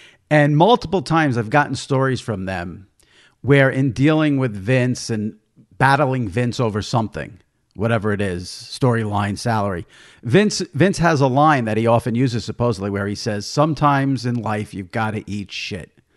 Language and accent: English; New York, United States; I mean, I grew up in New York listening to Mike and the Mad Dog.